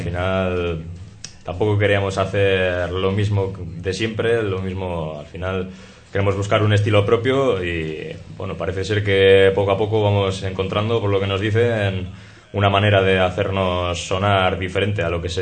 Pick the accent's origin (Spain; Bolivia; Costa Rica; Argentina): Spain; Orduña, Basque Country; Toro, Jonander y yo somos de Orduña